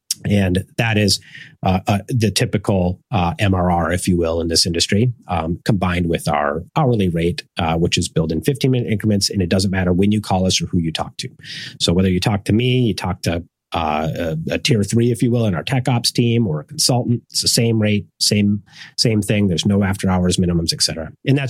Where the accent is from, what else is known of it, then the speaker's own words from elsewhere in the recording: Minnesota, United States; moved away as an adult; now in California, United States; I grew up in Minnesota, so I moved to California when I was about 22